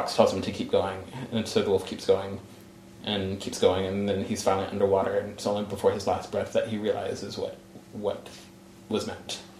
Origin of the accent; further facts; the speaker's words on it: South Boston, Virginia, United States; Yeah, I'm from South Boston, Virginia.